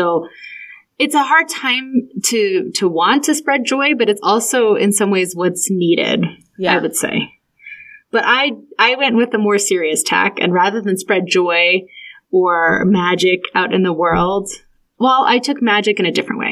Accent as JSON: {"language": "English", "town": "Tucson", "region": "Arizona", "country": "United States", "tie": "born or raised there", "said": "And so I ended up randomly finding one from my hometown in Tucson"}